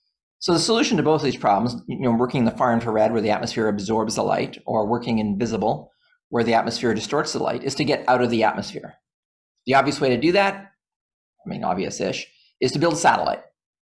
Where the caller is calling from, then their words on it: Toronto, Ontario, Canada; I'm from the University of Toronto, so I'm calling from University of Toronto.